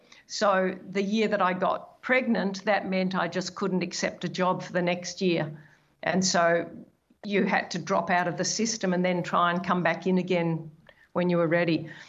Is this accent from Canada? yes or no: no; Melbourne, Victoria, Australia; also born or lived in Oxford, United Kingdom; they brought me back to Australia when I was about three. And I've grown up in Melbourne and been here virtually the rest of my life, except for another small stint in the UK when my husband and I were doing some training in London.